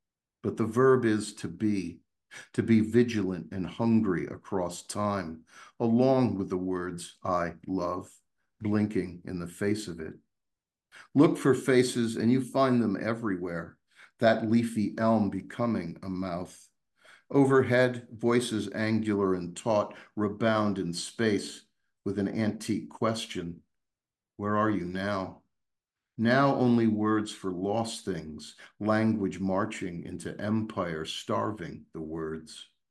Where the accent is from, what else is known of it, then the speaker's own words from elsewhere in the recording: Massachusetts, United States; where I grew up in Western Mass in the Berkshires, you know, the sky was black and you could see the entire Milky Band.